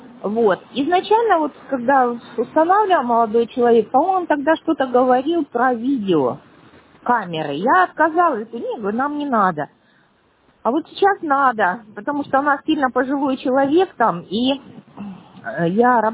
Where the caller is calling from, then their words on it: Pushkin, Saint Petersburg, Russia; Ага, а я из Пушкина.